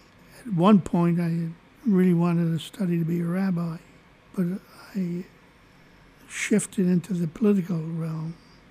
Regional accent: New York City, New York, United States; also born or lived in Ellenville; And my family moved to the Lower East Side, and I was brought up on the Lower East Side, then on the South Bronx.

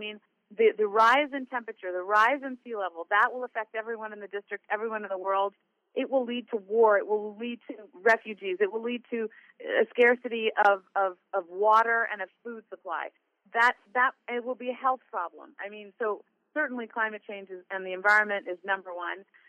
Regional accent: Chappaqua, New York, United States; although I grew up in Chappaqua, New York, I mentioned before my parents are immigrants.

